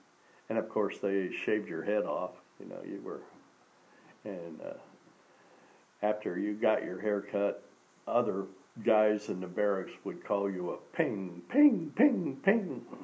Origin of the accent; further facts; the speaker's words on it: Georgia, United States; born there; "Sir, yes, sir. I was born in Georgia."